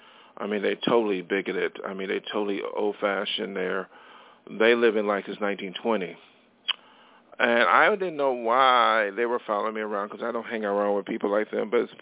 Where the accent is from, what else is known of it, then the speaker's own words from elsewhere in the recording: New York, United States; now in Los Angeles, United States; I came out to Los Angeles from my hometown in upstate New York to be an artist.